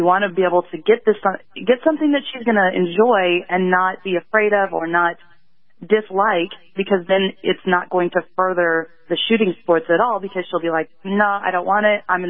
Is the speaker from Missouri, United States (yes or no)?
yes; Springfield, Missouri, United States; Well, I'm from Springfield, Missouri.